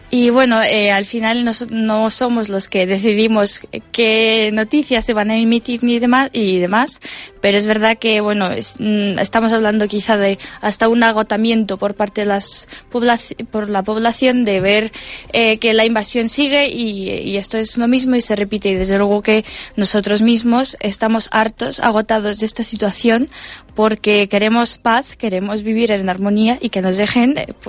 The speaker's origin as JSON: {"language": "Spanish", "country": "Ukraine", "second_language": "Spanish", "said": "tengo familiares que están, hablo de hombres que están defendiendo el territorio ucraniano, que es mi tierra también"}